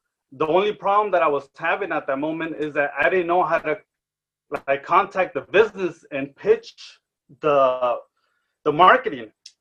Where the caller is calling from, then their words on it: Rosarito, Baja California, Mexico; Today, I'm tuning in from Rosarito, Baja California.